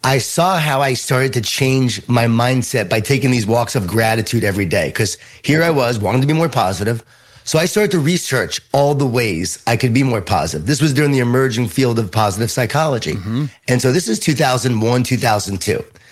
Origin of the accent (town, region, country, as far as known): Long Island, New York, United States; born or raised there